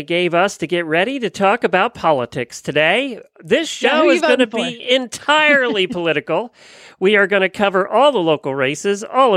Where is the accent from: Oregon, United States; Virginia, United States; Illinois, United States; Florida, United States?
Florida, United States; Ocala; from Ocala, Florida.